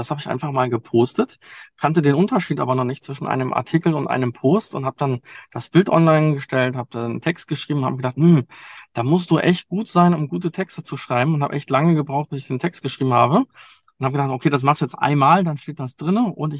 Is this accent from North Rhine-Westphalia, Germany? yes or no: no; Hesse, Germany; wo ich herkomme, und zwar aus der Nähe von Frankfurt im Hochtaunus. Das ist eine schöne kleine Ecke.